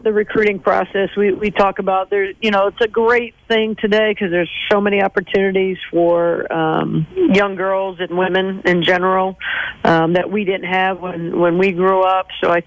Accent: Mishawaka, Indiana, United States; But when I grew up in Mishawaka at the time, they didn't have girls' sports too much

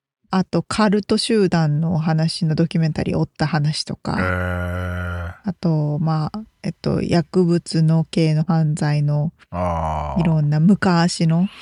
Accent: Yamanashi, Japan; accent: Koshu dialect; 私は甲州弁で話します。

